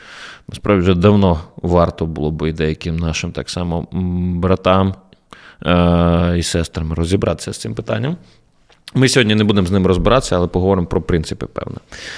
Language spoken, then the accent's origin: Ukrainian; Volyn Oblast, Ukraine; Так, я з Волині, хто не знав.